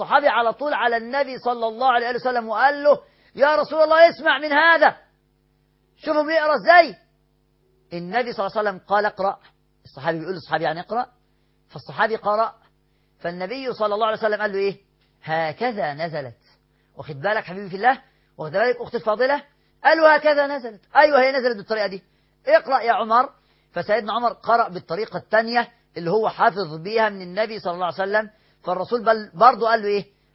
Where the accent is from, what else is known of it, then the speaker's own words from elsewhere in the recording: Cairo, Cairo Governorate, Egypt; عندنا في القاهرة بنقول قوم واقعد، وبقول لك وبقول لها